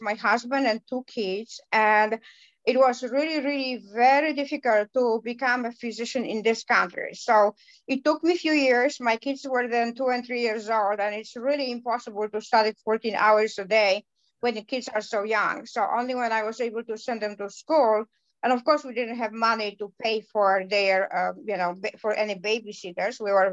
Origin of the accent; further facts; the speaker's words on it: Poland; moved away as an adult; also born or lived in Gdańsk; So my both parents were doctors, and they were working in Poland, and I became a doctor.